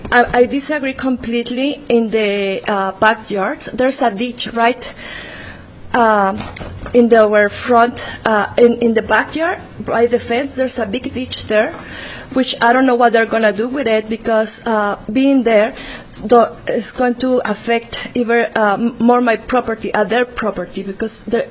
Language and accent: English; Mexico City, Mexico; I'm originally from Mexico City.